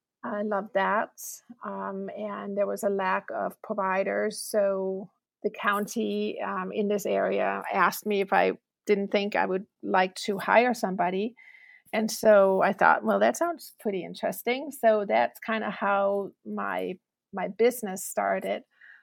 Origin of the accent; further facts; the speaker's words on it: Denmark; I'm from Denmark. I grew up in a little village that was also an epilepsy hospital at the time.